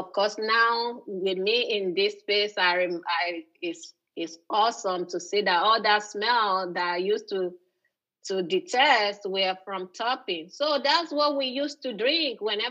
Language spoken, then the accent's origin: English; Lagos, Nigeria; born there; My story started in Nigeria. I was born in Lagos, Nigeria. That's western part of Africa.